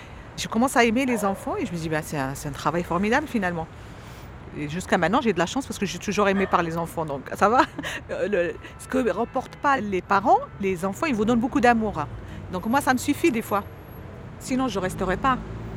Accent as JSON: {"language": "French", "country": "Morocco", "moved": "as an adult", "said": "Moi, je suis venue du Maroc. … j'ai 55 ans."}